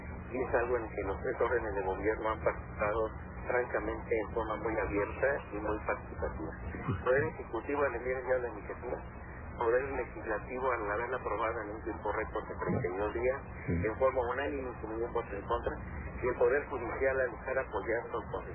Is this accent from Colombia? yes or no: no; Mexico; Nos hemos sentido orgullosos de lo que hemos hecho como mexicanos.